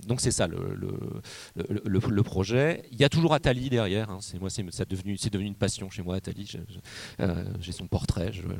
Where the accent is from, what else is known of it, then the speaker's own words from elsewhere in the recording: Rouen, Normandy, France; Alors moi je viens de Rouen, ça je vois, hein, j'ai les cheminées d'usine